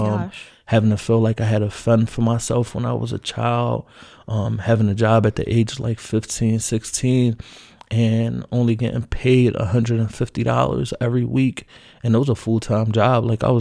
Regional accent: Philadelphia, Pennsylvania, United States; You know, I grew up in North Philadelphia, which is is the slums. It's like the slums, you know.

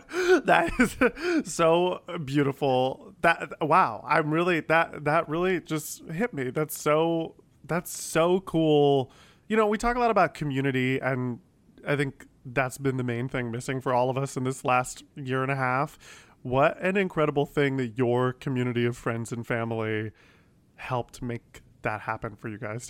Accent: Ohio, United States; I didn't grow up Mormon, but I grew up very Catholic in Ohio

